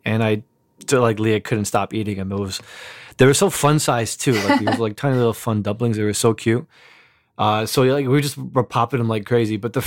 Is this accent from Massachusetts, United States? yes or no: no; Newark, New Jersey, United States; I grew up in the Ironbound, where there's a huge Portuguese and Brazilian community.